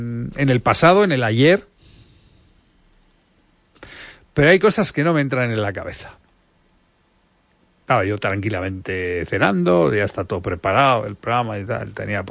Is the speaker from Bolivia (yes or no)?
no; Bilbao, Basque Country, Spain; Soy de Bilbao y como soy de Bilbao, la Copa del Rey aquí siempre ha sido la releche.